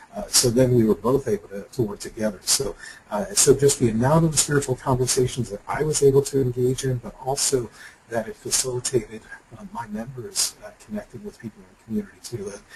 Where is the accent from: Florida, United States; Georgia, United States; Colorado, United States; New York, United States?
New York, United States; New York City; And I grew up in New York City, so you can be in your face about anything and feel comfortable.